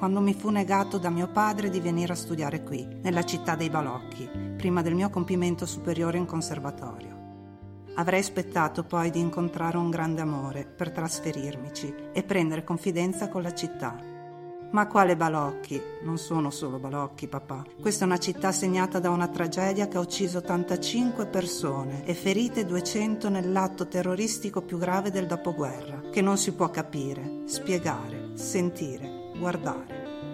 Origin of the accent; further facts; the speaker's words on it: Veneto, Italy; Mai avrei creduto, io veneta, di fare questo viaggio con lei e per lei